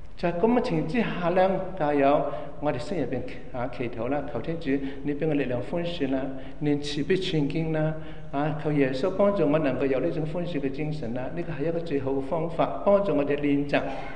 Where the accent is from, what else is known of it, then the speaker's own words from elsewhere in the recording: China; 我们中国有很多好的传统